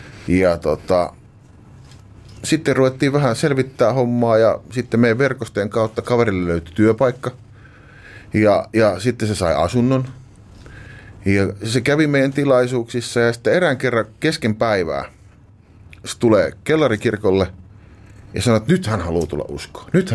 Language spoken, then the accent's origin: Finnish; Hirvensalmi, South Savo, Finland; mä oon maalta kotoisin Hirvesalmelta